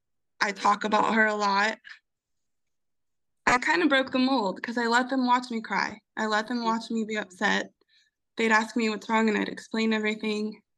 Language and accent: English; Louisiana, United States; but I am from South Louisiana, where we glaze over a lot of things.